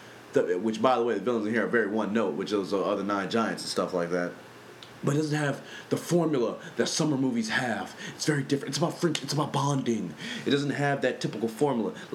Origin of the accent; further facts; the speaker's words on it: Compton, California, United States; And trust me, I grew up in Compton, so I think I would know something about that.